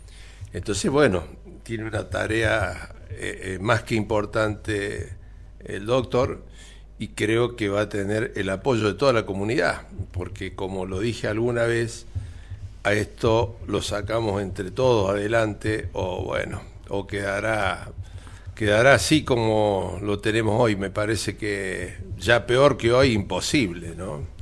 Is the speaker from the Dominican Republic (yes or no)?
no; Cosquín, Córdoba, Argentina; el retraso que ha tenido esta comunidad, mi pueblo, Cosquín, no tiene precedentes